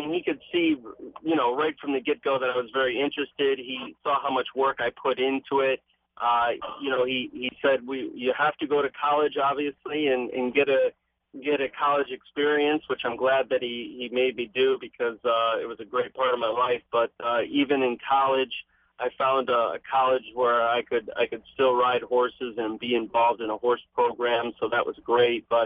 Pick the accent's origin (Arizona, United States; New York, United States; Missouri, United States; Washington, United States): New York, United States; Newark; also born or lived in Clifton Springs; I was born in Clifton Springs. I grew up in Newark, New York, which is not far. And like Clifton, a very small town